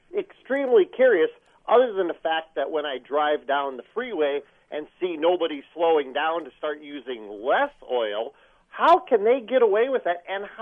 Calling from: Kiester, Minnesota, United States; Keister, Minnesota, small town up on the border here. Where I can see Iowa from here.

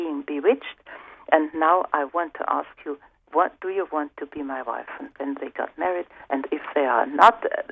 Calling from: Germany; English is a second language; I'm speaking from Germany, and I have to say that my English is perhaps not so good.

